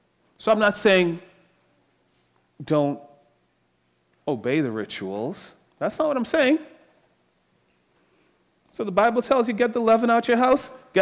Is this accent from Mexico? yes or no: no; Trinidad & Tobago; Growing up in Trinidad, like, maybe I'm spoiled now.